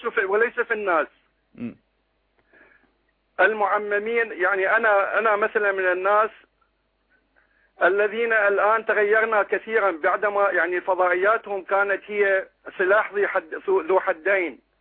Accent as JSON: {"language": "Arabic", "town": "Kadhimiya", "region": "Baghdad Governorate", "country": "Iraq", "tie": "born or raised there", "said": "انا من سكنة مدينة الكاظمية في بغداد، يعني انا من مواليد مدينة الكاظمية."}